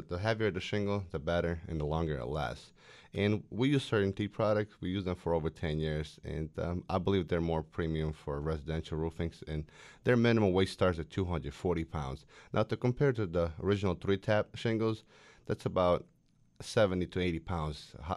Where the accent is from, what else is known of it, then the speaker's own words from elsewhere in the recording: Ukraine; now in United States; So we moved here in 2003, born and raised in Ukraine, in a small village.